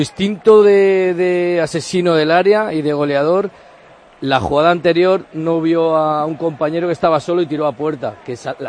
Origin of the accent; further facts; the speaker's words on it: Elche, Valencian Community, Spain; sabemos todos los que somos de Elche que defiende regular